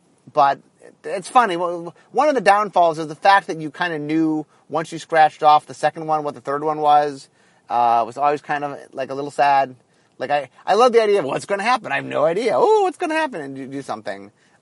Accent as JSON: {"language": "English", "town": "Hollywood", "region": "California", "country": "United States", "said": "I'm from Hollywood. I know what hiatus means."}